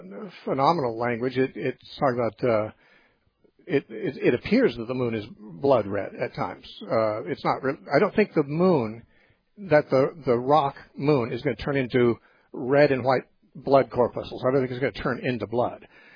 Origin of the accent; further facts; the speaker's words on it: California, United States; I grew up in Southern California. Many times I looked at the moon, it was like it was fire engine red because of the smog.